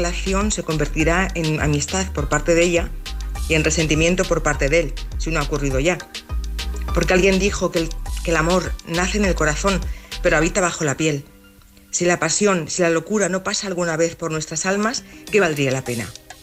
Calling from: Madrid, Community of Madrid, Spain; de Madrid.

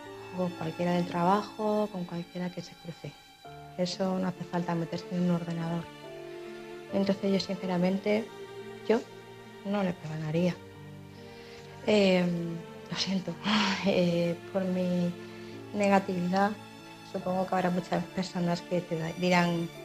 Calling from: Madrid, Community of Madrid, Spain; corresponsal de Madrid.

